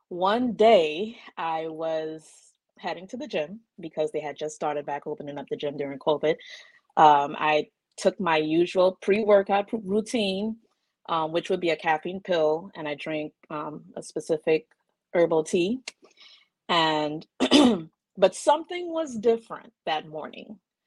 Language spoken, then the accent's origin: English; Trinidad & Tobago; now in United States; I'm originally from the Twin Island of Trinidad and Tobago. I have been in the United States for some years now.